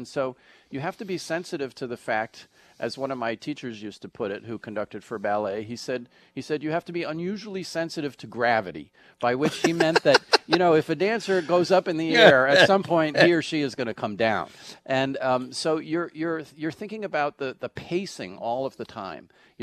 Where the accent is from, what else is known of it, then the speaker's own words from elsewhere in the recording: New York, United States; Well, I'm a New Yorker born and bred. I was born at New York Hospital.